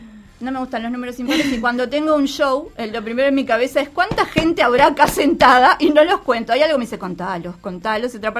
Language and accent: Spanish; Uruguay; Soy uruguayo